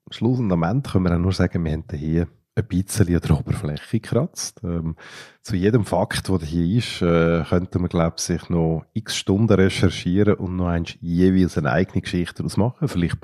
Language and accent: German; Switzerland; mit dem, was sie bei uns in der Schweiz im Lavone gemacht haben